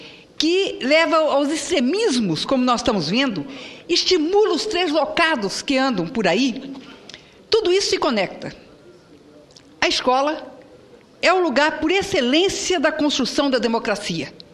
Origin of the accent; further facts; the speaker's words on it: Mato Grosso do Sul, Brazil; eu venho de Mato Grosso do Sul